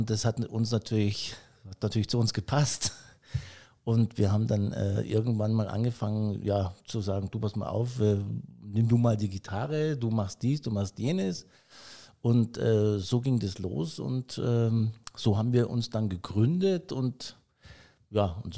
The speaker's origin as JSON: {"language": "German", "town": "Lohhof", "region": "Bavaria", "country": "Germany", "tie": "born or raised there", "said": "Ja, ich bin in Lohof letztendlich aufgewachsen"}